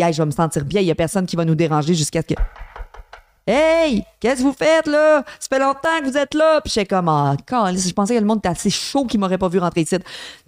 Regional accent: Quebec, Canada; Je viens de la Beauce, les gens.

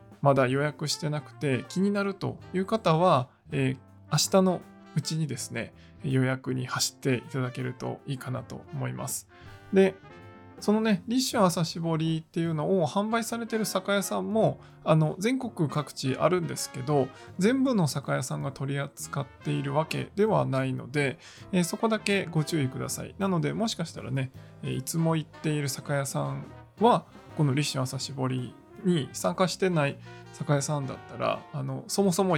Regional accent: Osaka, Japan; ちなみに僕のふるさとの、大阪はですね

